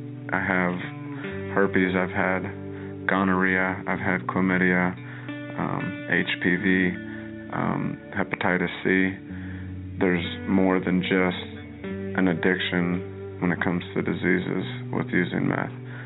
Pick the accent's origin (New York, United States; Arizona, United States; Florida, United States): Arizona, United States; Chandler; I'm 19 years old. I'm from Chandler, Arizona.